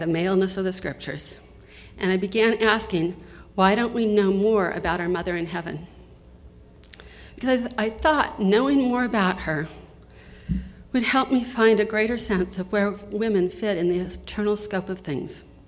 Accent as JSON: {"language": "English", "region": "California", "country": "United States", "tie": "born or raised there", "said": "Growing up in Southern California, I'd been obedient and done all of the right things."}